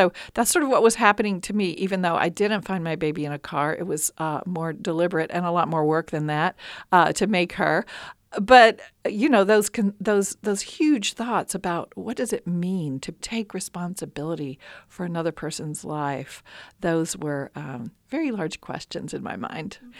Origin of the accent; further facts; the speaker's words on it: Appalachia, United States; But I see it as really important for me as an Appalachian writer to reflect those challenges in a bigger context, and also to write about the beauty of our place